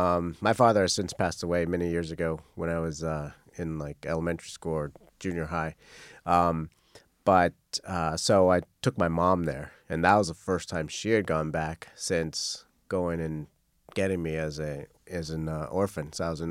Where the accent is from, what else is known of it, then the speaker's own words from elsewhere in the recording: United States; also born or lived in Costa Rica; I grew up Jewish in America.